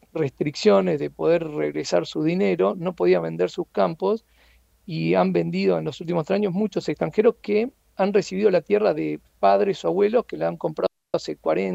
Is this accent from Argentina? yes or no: yes; Argentina; Los argentinos somos descendientes